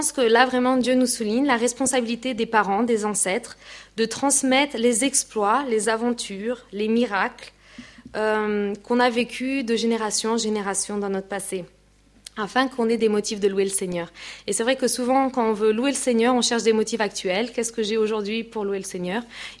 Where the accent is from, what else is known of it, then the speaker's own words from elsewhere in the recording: France; c'est vraiment nos racines à nous en tant que Français.